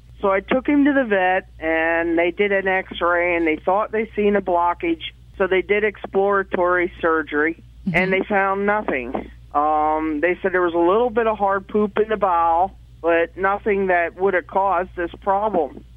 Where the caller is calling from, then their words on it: Burnville, Pennsylvania, United States; Calling from Burnville, Pennsylvania, near Reading. Listen to WEEU.